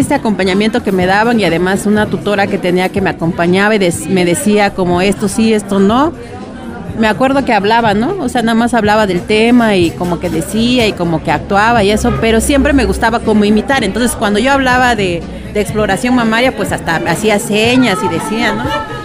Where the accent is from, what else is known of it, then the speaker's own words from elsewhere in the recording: San Juan Queije, Oaxaca, Mexico; Soy chatina de San Juan Queije, Juquila, Oaxaca.